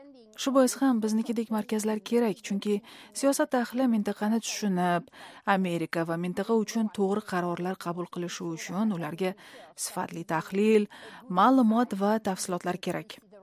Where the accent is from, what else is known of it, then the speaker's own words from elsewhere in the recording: France; Uzbek is a second language; Men o'zim bilasiz Fransiyadanman.